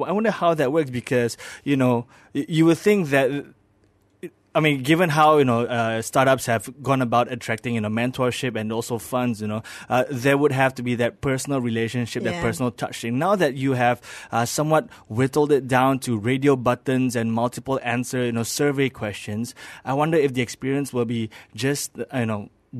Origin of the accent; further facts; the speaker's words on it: Klang, Selangor, Malaysia; I mean, I am from Klang, so there's a stereotype there, you know.